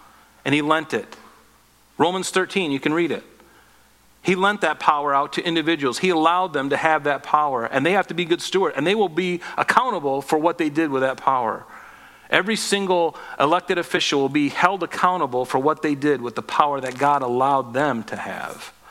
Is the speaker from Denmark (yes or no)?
no; Pine Island, Florida, United States; I grew up on Pine Island in Florida